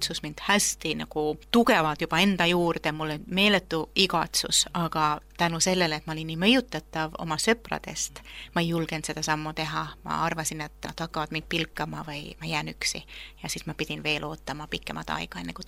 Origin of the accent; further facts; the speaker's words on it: Helsinki, Uusimaa, Finland; Mina olen Soomest pärit, olen sündinud Helsingis